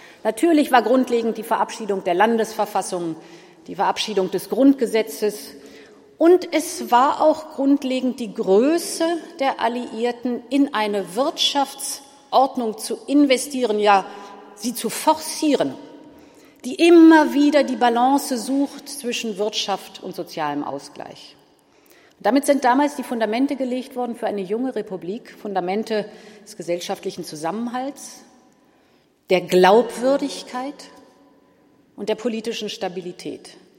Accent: Hannover, Lower Saxony, Germany; der Spiegel in Hannover gegründet wurde, meine Heimatstadt.

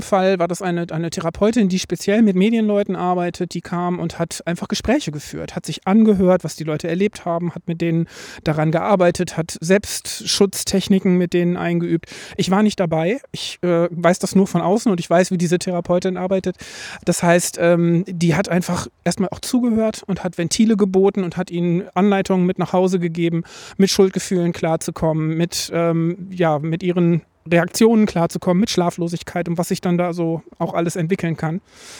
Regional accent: Bielefeld, North Rhine-Westphalia, Germany; ich komme aus Bielefeld

